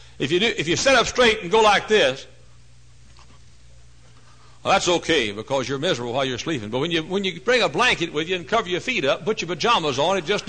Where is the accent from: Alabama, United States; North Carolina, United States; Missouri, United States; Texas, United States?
Texas, United States; Dallas; born or raised there